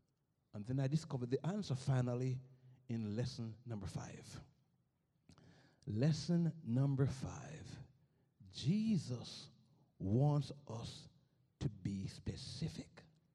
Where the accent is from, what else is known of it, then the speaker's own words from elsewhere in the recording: Jamaica; moved away; These guys must have been Jamaicans. Only in Jamaica would we do something this crazy. You know, I came from Jamaica in 1984.